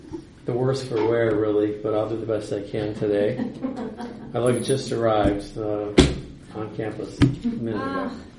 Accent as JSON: {"language": "English", "town": "Loveland", "region": "Ohio", "country": "United States", "said": "I'm from Cincinnati, Ohio, technically Loveland"}